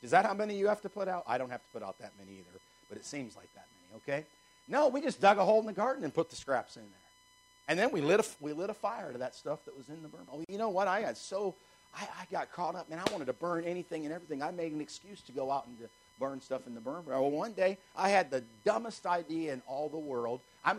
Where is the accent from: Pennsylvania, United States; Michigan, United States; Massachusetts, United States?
Michigan, United States; Now, where I grew up in Michigan in the country, we burnt everything that could be burned.